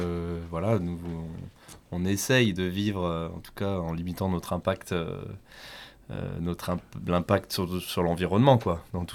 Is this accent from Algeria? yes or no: no; Dieulefit, Auvergne-Rhône-Alpes, France; Tout à fait, on est de Dieulefi.